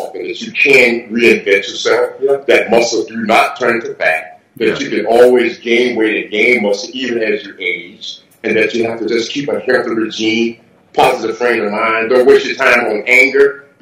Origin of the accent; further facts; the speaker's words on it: the South, United States; They were all amazing because, you know, I grew up in the South, in the swamps as a kid.